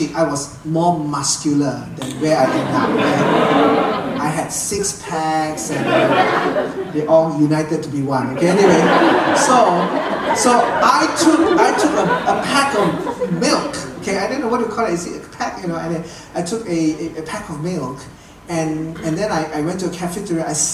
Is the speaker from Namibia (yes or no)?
no; Malaysia; I am from a different culture, right? I come from Malaysia